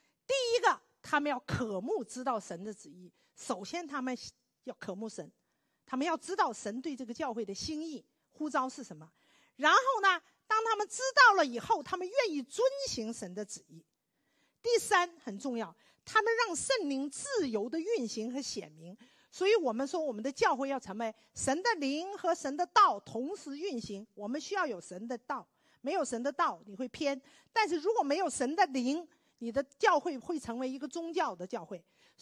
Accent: China; 我们中国人来的都知道，大陆来的时候，那时候中国有多落后

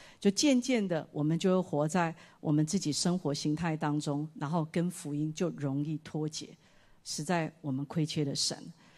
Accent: Taiwan; 我说啊，怎么这么巧，我也是台湾人，这位是我先生，我们刚好来这边旅游

